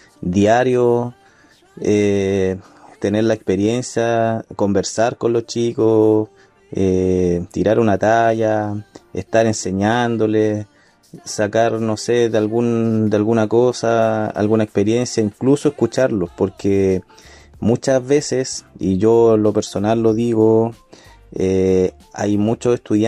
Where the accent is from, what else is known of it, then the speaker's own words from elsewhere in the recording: Coronel, Biobío, Chile; also born or lived in Santiago; Si bien viví en Santiago muchos años, nací en Santiago, pero a temprana edad me vine acá al sur a Coronel, una ciudad que está a 25-30 kilómetros al sur de Concepción.